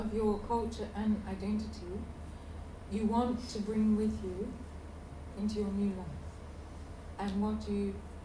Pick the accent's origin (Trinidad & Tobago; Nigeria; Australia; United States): Australia; You don't have to hold tightly to being Australian. I don't have to hold at all to being Australian.